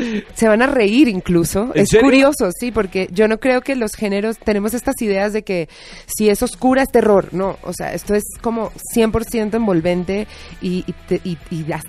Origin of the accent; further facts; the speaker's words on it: Colombia; now in Mexico; Yo soy colombiana, llevo 7 años aquí.